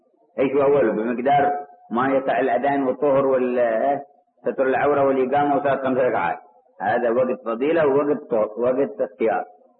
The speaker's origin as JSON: {"language": "Arabic", "region": "Hadhramaut", "country": "Yemen", "said": "وقد روقب عندنا في حضرموت وتتبع فوجد أنه في طوال العام لا يغيب الشفق الأحمر"}